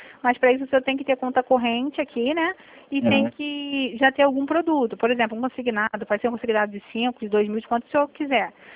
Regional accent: Rio de Janeiro, Brazil; é porque eu sou mesmo do Rio de Janeiro, né? Por isso que o senhor está reparando meu sotaque.

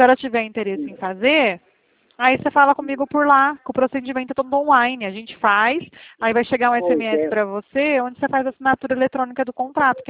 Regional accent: Bebedouro, São Paulo, Brazil; Eu sou de Bebedouro, sou de São Paulo.

